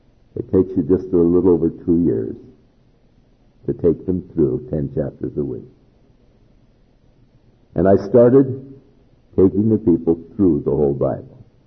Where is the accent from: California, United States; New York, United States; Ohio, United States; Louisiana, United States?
California, United States; Ventura; I grew up in Ventura. I mean, I've been a beach kid all my life.